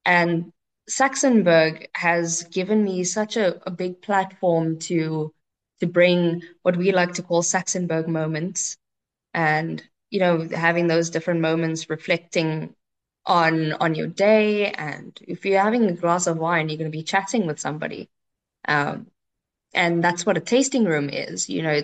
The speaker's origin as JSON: {"language": "English", "country": "South Africa", "said": "South Africa has something special that the rest of the world really doesn't have. And our people, as a South African collective, we really do make the experience."}